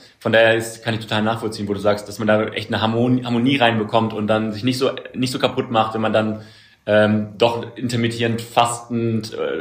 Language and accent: German; Hanover, Lower Saxony, Germany; ich komme aus Hannover, meine Verteidigung, ich komme aus Hannover.